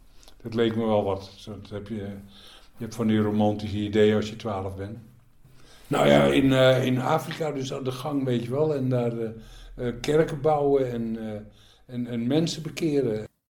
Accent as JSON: {"language": "Dutch", "town": "Haarlem", "region": "North Holland", "country": "Netherlands", "tie": "born there", "said": "Ik ben geboren in Haarlem."}